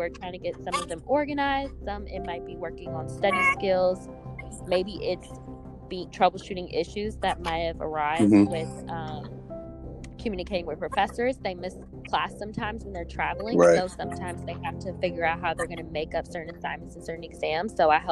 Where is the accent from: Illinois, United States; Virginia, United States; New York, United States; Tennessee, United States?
Illinois, United States; Chicago; I'm from Chicago.